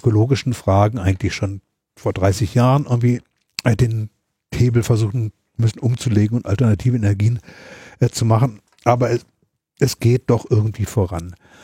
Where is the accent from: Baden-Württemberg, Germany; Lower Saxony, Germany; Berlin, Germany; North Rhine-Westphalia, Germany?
Berlin, Germany; über die Rebellionen in Berlin, meiner Heimatstadt